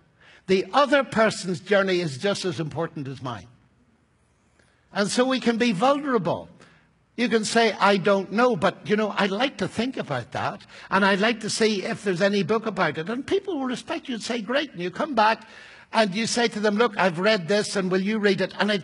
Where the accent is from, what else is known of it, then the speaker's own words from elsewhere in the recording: Ireland; Often, I get excited. I'm an Irishman, you see. So I have to watch my temperament.